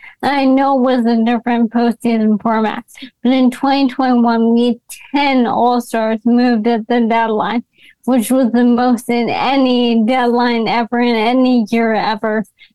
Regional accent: New York, United States; I mean, I'm a New Yorker, so I always think of New York talk radio as being sort of the start of it all

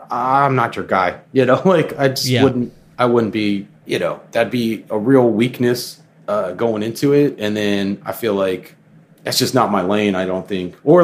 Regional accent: Florida, United States; me growing up in Florida, I just always hated like the trucks going by with like the rebel flags and mudding and all that.

